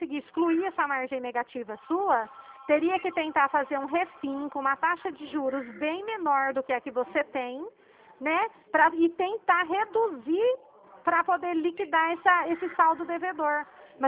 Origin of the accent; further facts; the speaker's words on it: São Paulo, Brazil; Eu sou do estado de São Paulo